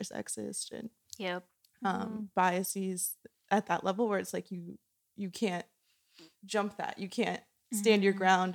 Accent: Florida, United States; She was from Miami and I was from Florida

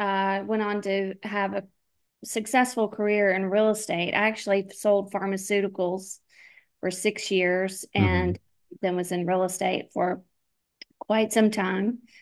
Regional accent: Nashville, Tennessee, United States; I mean, I'm from Nashville.

